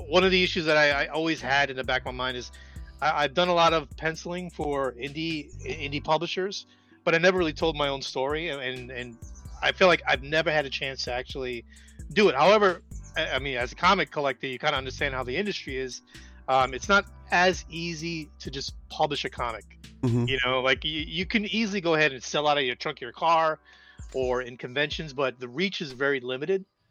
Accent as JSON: {"language": "English", "town": "Brooklyn", "region": "New York", "country": "United States", "accent": "Brooklyn", "said": "my wife, when she met me, she was like, oh, you have this weird Brooklyn accent, like water. I'm like, I never hear that. But yeah, I guess I have an accent."}